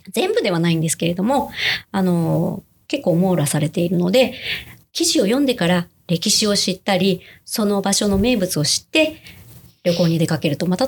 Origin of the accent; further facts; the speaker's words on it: Osaka, Japan